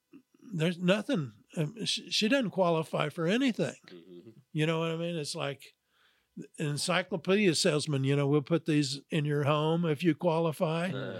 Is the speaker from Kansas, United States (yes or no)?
yes; Kansas, United States; I mean, I grew up in Kansas. I've got a lot of friends that live out west